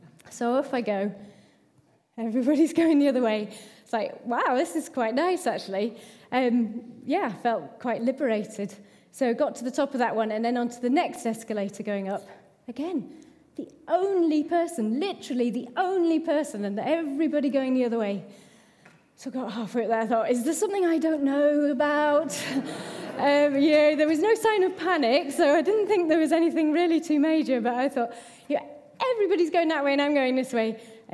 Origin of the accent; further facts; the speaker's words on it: North West England, United Kingdom; And as I say, you know, growing up in the Lake District, I'm good at queuing and I'm good at, you know, being patient